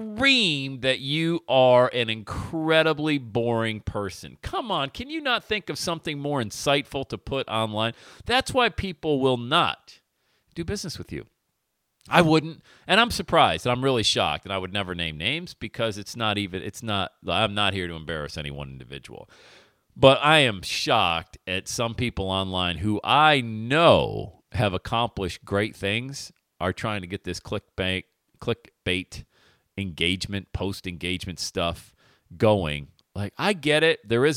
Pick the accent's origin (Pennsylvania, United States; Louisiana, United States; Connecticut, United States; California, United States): Pennsylvania, United States; Bradford; Because it's my hometown. It's where I grew up. Bradford, PA.